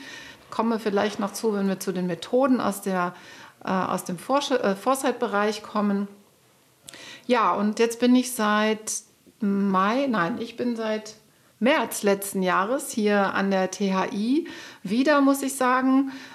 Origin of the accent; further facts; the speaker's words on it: North Rhine-Westphalia, Germany; born there; Ich bin gebürtig aus Nordrhein-Westfalen